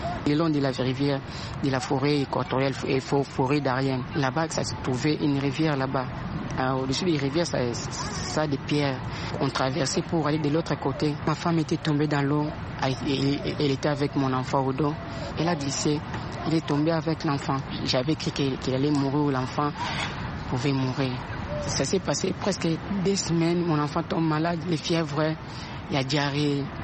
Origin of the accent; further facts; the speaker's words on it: Kinshasa, DR Congo; French is a second language; moved away as an adult; je suis avec ma femme et mon enfant de 9 mois. Moi, je viens de Kinshasa.